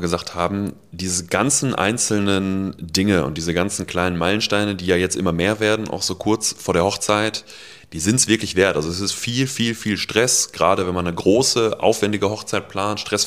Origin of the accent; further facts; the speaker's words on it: Bocholt, North Rhine-Westphalia, Germany; wir kommen ja beide aus Bocholt